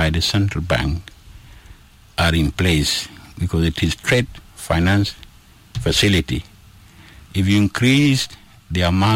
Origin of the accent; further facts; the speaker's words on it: Upper Nile, South Sudan; I come from Upper Nile.